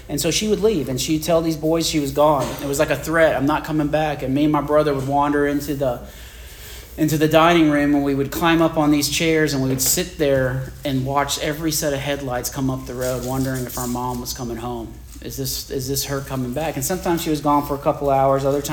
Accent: the South, United States; And so growing up in the South, in the 80s, you go over to your friends who, you know, have Southern parents, and they … they do a double take.

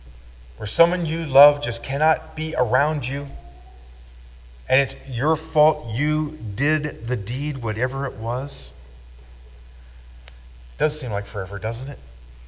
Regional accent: Portland, United States; When I was a little boy growing up in Portland, we lived across the street from the Avolios.

